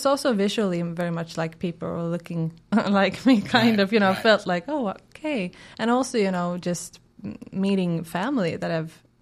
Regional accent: Sweden; So my mother's Swedish. My dad is from Georgia, the country, and I'm born and raised in Sweden, and of course, and I was 12 years the first time I came to Georgia

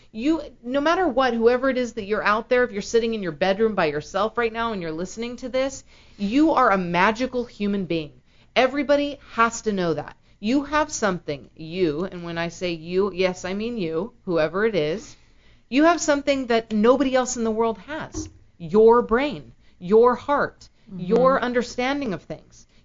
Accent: California, United States; But the people that I grew up with here in California, they didn't.

